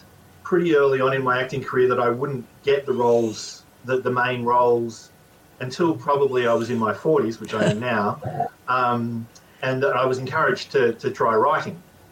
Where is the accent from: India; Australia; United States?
Australia; I grew up in Australia.